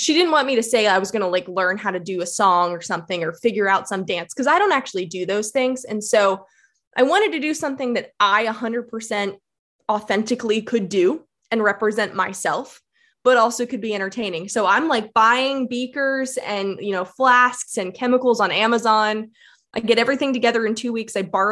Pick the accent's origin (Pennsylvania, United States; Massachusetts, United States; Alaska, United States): Pennsylvania, United States; Philadelphia; I'm from Philadelphia area originally.